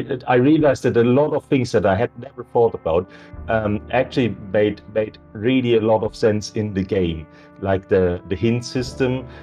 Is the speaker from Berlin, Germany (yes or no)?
no; Leipzig, Saxony, Germany; I decided to write a book, like a historic crime fiction set in Leipzig, like in my hometown.